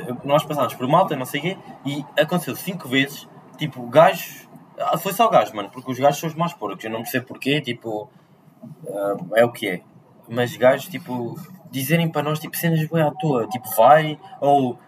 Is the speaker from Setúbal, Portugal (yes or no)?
no; Aveiro, Portugal; Para quem não sabe, somos de Aveiro, claro, Aveiro City.